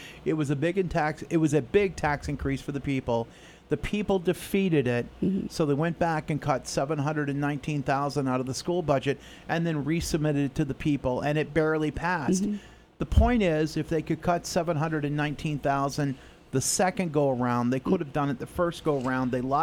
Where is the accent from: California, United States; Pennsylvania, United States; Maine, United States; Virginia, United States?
Maine, United States; Westbrook; I feel like the representatives in my hometown of Westbrook could care less what I think.